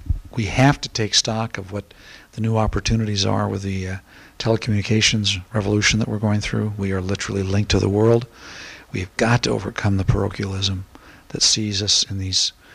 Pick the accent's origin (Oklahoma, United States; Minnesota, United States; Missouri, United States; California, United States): California, United States; Los Angeles; I came from Los Angeles, where as the freeways developed, the notion was you could get anywhere in 20 minutes